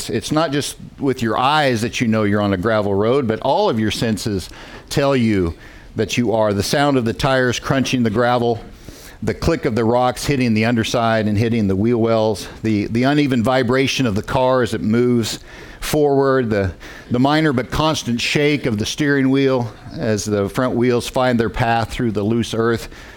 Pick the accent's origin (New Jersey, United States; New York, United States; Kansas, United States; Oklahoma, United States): Kansas, United States; I did grow up in Kansas. I grew up in Stafford County, Kansas, a very rural area.